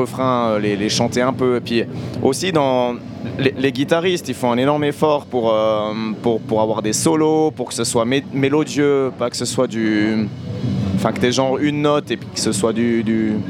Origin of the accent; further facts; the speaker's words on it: Saint-Léonard, Valais, Switzerland; Moi, je suis de Saint-Léo.